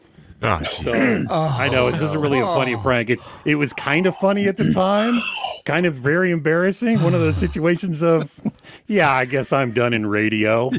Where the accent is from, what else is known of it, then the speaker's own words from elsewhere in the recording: Cincinnati, Ohio, United States; And, you know, I'm the guy from Cincinnati. I took German in school